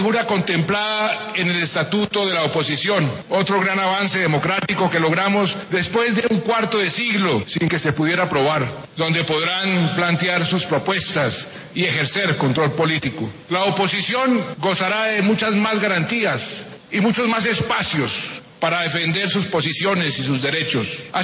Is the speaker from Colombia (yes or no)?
yes; Colombia; como un colombiano más que quiere entrañablemente a su país